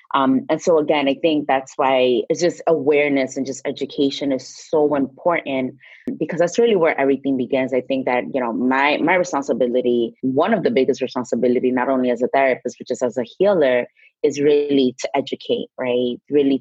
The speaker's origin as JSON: {"language": "English", "region": "New York", "country": "United States", "tie": "born or raised there", "also_born_or_lived": "Dominican Republic", "said": "I was born in the States, but grew up between New York and Dominican Republic."}